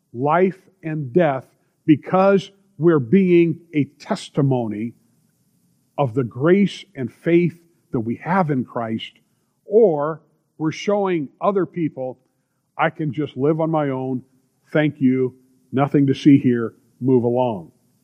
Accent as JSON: {"language": "English", "region": "California", "country": "United States", "said": "listen, we're from California. I'm a pastor."}